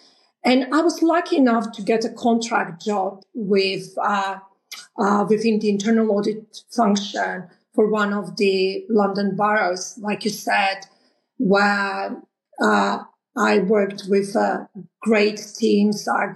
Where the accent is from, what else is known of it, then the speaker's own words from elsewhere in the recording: North Macedonia; towards the late 90s in Macedonia, which is my home country.